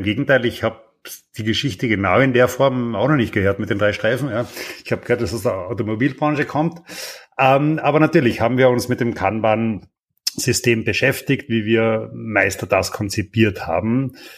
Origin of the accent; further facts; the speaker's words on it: Carinthia, Austria; now in Vienna, Austria; ich bin Österreicher, ich bin Kärntner genau genommen. Das schaffe ich aber ganz gut zu verbergen mittlerweile hier in Wien.